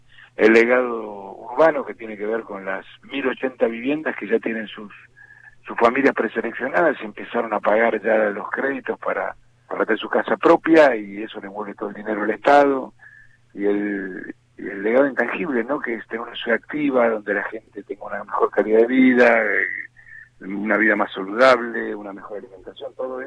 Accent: Argentina; tiene que ver también con nosotros como argentinos

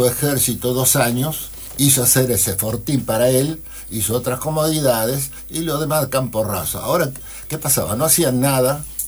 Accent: Argentina; born there; mi adolescencia en la llanura total. No había una loma, no había nada. Yo nací en la costa del río Quinto, en el último fortín.

